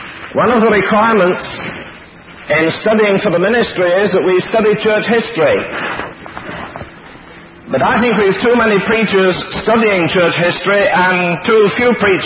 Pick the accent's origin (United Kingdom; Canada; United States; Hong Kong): United Kingdom; England; you may believe I'm English, but you'd hardly believe that in the little schoolhouse in England, I learned what is the most, or the best known story in America, about America.